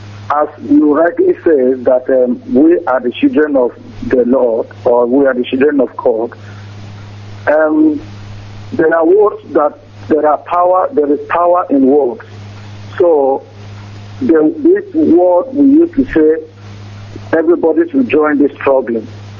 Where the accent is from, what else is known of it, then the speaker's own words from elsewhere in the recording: Nigeria; now in Manchester, United Kingdom; I'm from Umu Amara Ebu Amar in Ubuta local government in Muscat, Biafra land.